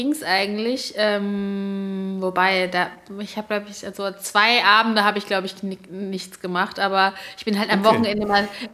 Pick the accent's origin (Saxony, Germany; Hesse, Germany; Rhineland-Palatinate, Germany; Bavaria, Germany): Hesse, Germany; Heppenheim; Ich komme aus Heppenheim. Das ist zwischen Heidelberg und eigentlich Frankfurt genau in der Mitte. Liegt am Fuße vom schönen Odenwald